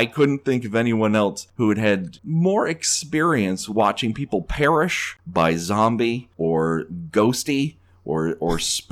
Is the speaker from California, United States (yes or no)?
yes; Long Beach, California, United States; I'm from Long Beach, but my partner is way out there in the hinterlands of Brooklyn, New York.